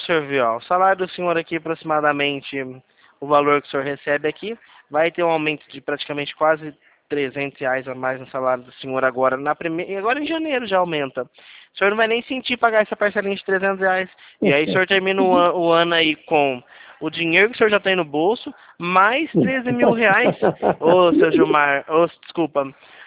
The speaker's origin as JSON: {"language": "Portuguese", "town": "Mogi Guaçu", "region": "São Paulo", "country": "Brazil", "said": "Eu sou aqui de Calheiras. Eu sou aqui de Mogi Guaçu."}